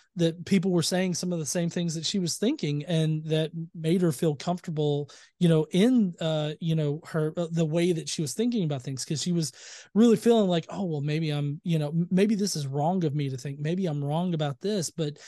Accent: the South, United States; growing up in the South in religious, you know, it kind of compliance is the thing that's kind of taught.

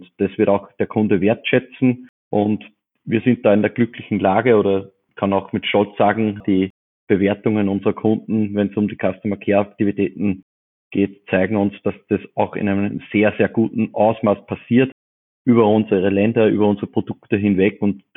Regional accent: Austria; Ich bin Österreicher

